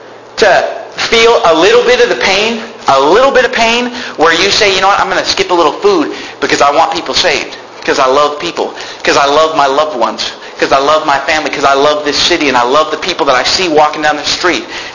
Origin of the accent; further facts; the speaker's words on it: Sacramento, California, United States